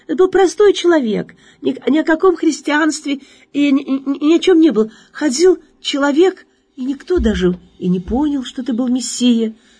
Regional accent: Yekaterinburg, Sverdlovsk Oblast, Russia; Я вот из Екатеринбурга.

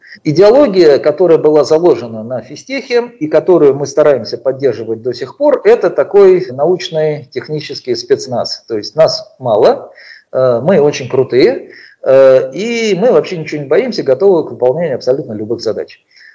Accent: Moscow, Russia; Я сам москвич, вырос в московской интеллигентской семье, мои родители типичные такие интеллигенты-шестидесятники, идеалисты такие, хотя вот отец вырос в деревне.

